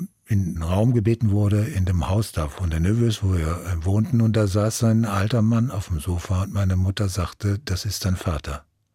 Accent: Dorbach, Baden-Württemberg, Germany; Ich bin auf dem Land groß geworden. Also eigentlich bin ich ein Landkind. Ich bin in Dorbach, in einem Seitental von Dorbach, in der Nähe von Offenburg groß geworden.

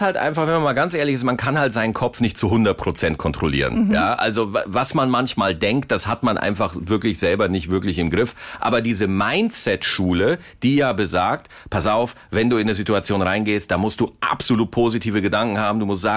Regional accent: Oberalteich, Bavaria, Germany; ich hatte neulich einen Auftritt in meiner Heimat in Oberalteich

